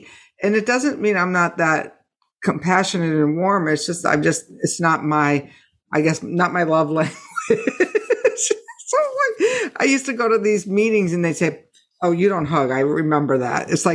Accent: Maine, United States; I grew up partly in Maine. And my mom lives in Maine

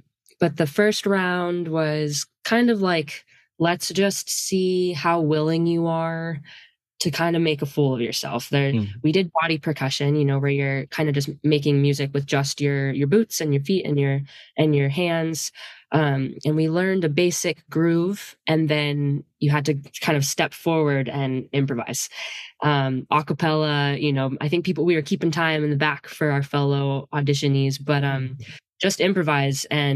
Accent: Austin, Texas, United States; moved away as an adult; I grew up in Austin, Texas, and have been dancing for a very long time, and was very lucky to have really high quality rhythm tap training growing up.

